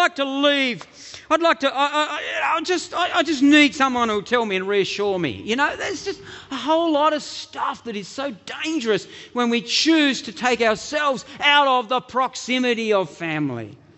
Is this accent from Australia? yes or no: yes; East Devonport, Tasmania, Australia; I grew up in East Devonport. Like, it was a tough neighbourhood.